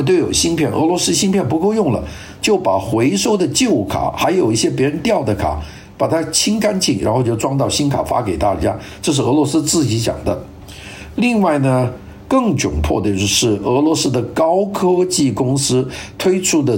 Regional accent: China; 我们中国人讲的轻舟已过万重山

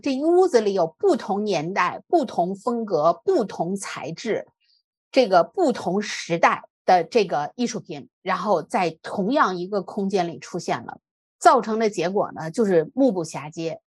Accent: China; 但是我们作为中国人来讲呢，这个是我们生活当中不能回避的事情

